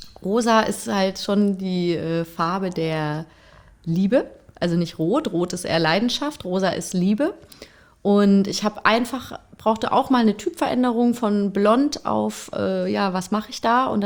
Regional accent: Freiburg im Breisgau, Baden-Württemberg, Germany; wenn ich in meine Heimat fahre. Zum Beispiel bin ich halt nicht im Osten sozusagen groß geworden, sondern in Freiburg im Breisgau.

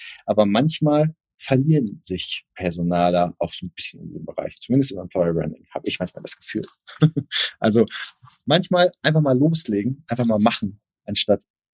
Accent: Northern Germany, Germany; Also wenn ich als Norddeutscher irgendwie sehe

